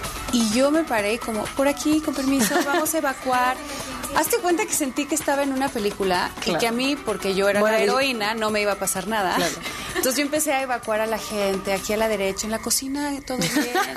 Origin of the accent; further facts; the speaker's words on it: Mexico; Como mexicanos